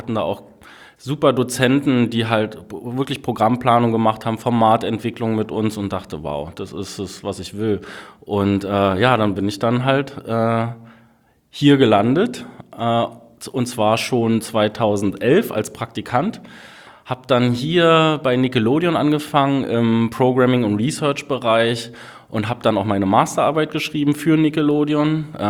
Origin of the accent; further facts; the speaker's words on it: Berlin, Germany; accent: Berlin; Und ich bin Berliner, wie man wahrscheinlich hier und da mal hören wird, wenn ich mich meistens in Rage rede oder irgend sowas, da kommt dann wahrscheinlich wieder der Berliner Akzent durch.